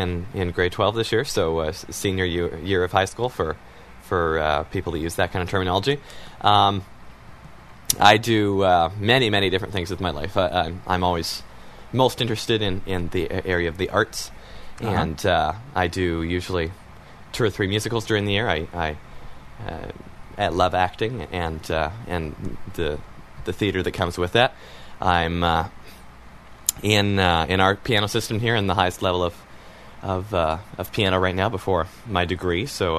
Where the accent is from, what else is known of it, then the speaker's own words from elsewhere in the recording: Alberta, Canada; I'm from Canada, for people that don't know, Alberta.